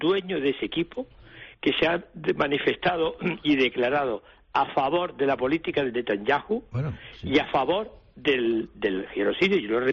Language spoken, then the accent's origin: Spanish; Spain; ahora mismo tuviésemos un régimen dictatorial en España y yo me inhibiera porque soy español